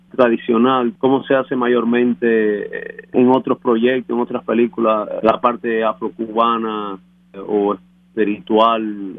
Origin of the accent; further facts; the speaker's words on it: Cuba; yo crecí en Cuba escuchando mucha historia del campo cubano.